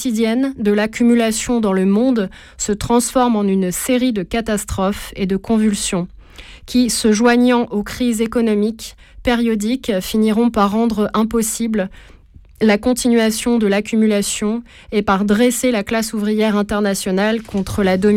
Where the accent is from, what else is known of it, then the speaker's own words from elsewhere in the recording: France; je pouvais trouver ma place en tant que Française, européenne